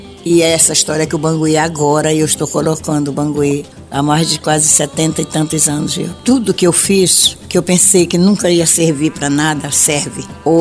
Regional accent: Igarapé-Mirim, Pará, Brazil; Eu ia dizer, vim de Garapé-Mirim pra cantar aqui em Belém.

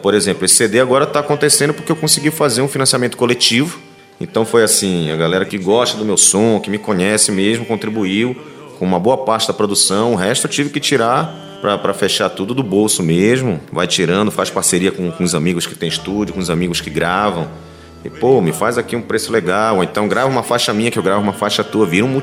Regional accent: Belém, Pará, Brazil; also born or lived in São Paulo; Eu nasci, na verdade, em São Paulo, mas vim para cá com um ano e meio, né? Então fui criado em Belém, toda a minha influência, sotaque.

